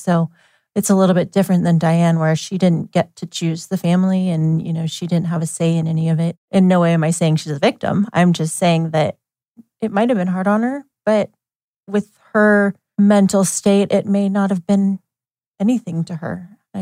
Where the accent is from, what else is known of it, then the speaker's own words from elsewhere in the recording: Eugene, Oregon, United States; born there; I was born in Eugene.